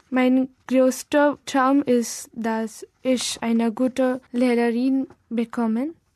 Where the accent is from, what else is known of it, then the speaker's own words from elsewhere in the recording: India; German is a second language; Ich komme aus Indien.